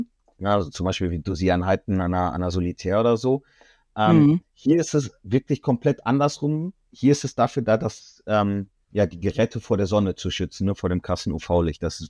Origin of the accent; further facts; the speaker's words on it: Germany; gibt's bei uns in Deutschland auch.